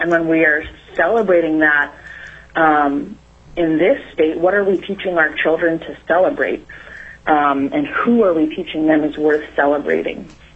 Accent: Alaska, United States; I'm from Bristol Bay, and I'm born and raised Yupik in this region

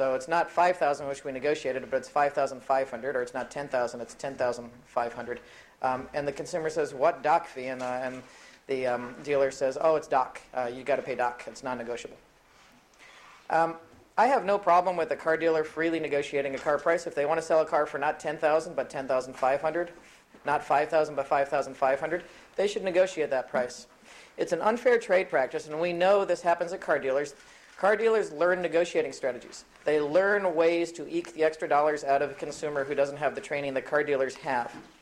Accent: Anchorage, Alaska, United States; After you negotiate your deal, it's very common in Anchorage

